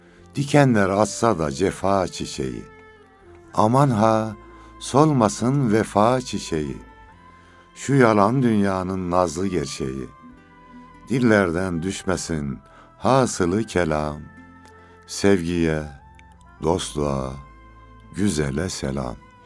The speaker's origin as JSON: {"language": "Turkish", "region": "Osmaniye", "country": "Turkey", "said": "ben Osmaniyeliyim, Zorkun yaylamız var bizim."}